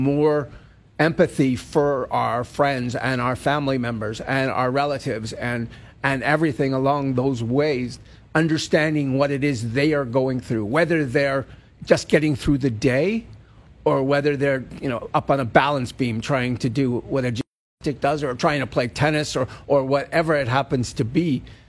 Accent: Canada; And on the other side, I'm cheering like heck as a Canadian for Ellie Black to do what she does best.

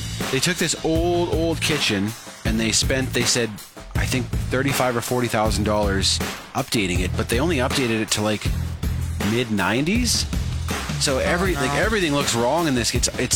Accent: Saskatchewan, Canada; I'm a dude from Saskatchewan

